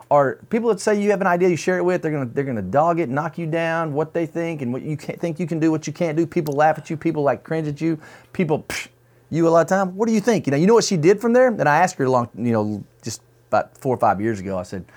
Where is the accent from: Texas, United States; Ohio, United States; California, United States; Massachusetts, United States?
Texas, United States; born there; I was born in West Texas, and that's where they were raised. There was like 97 people in the town